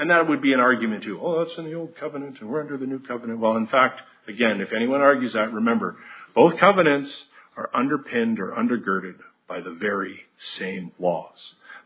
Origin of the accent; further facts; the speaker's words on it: Canada; in my opinion, as a Canadian, it's almost an expected tradition for us.